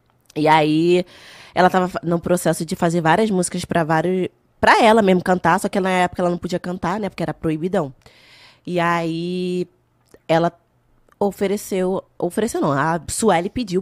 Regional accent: Rio de Janeiro, Brazil; o Morro do São João, no qual eu fui criada, era ali perto de Vila Isabel, que já era próximo do Salgueiro.

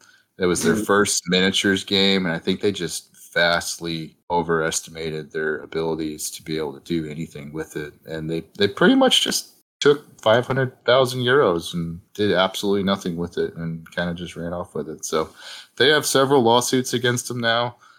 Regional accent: Texas, United States; I'm from Texas. We don't know how to say foreign stuff.

